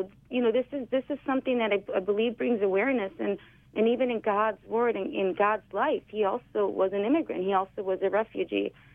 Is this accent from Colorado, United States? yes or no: no; Chicago, Illinois, United States; I was born and raised here in Chicago, but we would go every year to Christmas in Mexico, and I love the posada.